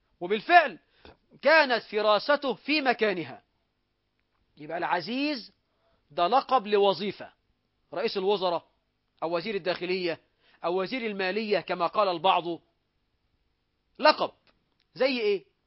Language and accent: Arabic; Egypt; مصر هنا أي بلدنا مصر